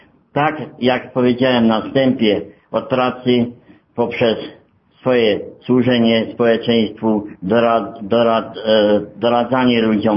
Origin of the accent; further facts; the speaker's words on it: Cichy, Lesser Poland, Poland; Jestem z Podhala człowiekiem, urodziłem się w Cichym, mam 51 lat. Pochodzę z rodziny wielodzietnej, tylko 12 nas było w domu rodzeństwa. Wychowałem się w rodzinie chłopskiej.